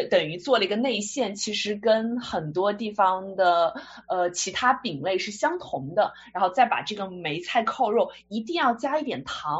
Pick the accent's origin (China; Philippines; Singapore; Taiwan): China; Jinhua, Zhejiang; 我来自浙江金华